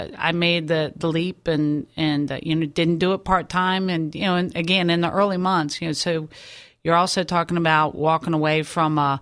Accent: Maryland, United States; I grew up in Maryland.

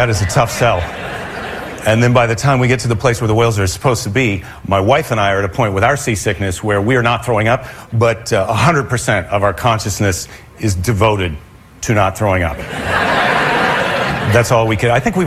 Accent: Iowa, United States; I'm from the Midwest. I'm from Iowa, where whale watching was not on the menu.

